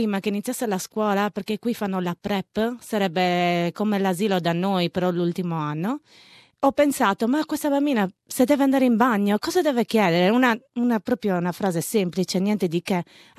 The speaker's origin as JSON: {"language": "Italian", "region": "Sardinia", "country": "Italy", "said": "noi siamo sardi, da noi comunque non ci sono, non è come le grandi città, noi viviamo poi in un paesino"}